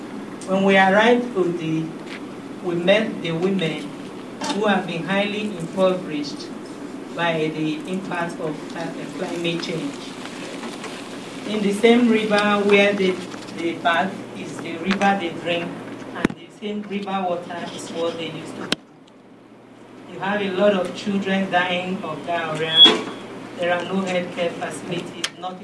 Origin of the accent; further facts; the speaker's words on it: Delta, Nigeria; from Delta State, Nigeria.